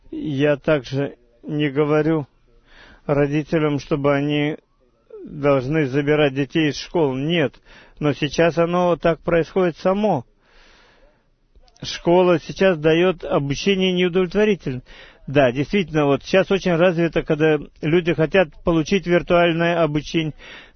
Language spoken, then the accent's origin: Russian; Russia; Я помню, когда я рос в России, этой замкнутой стране